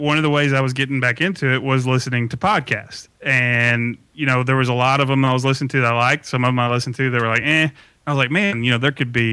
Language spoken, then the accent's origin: English; Texas, United States; born there; I was born in Texas. He was born in Tennessee.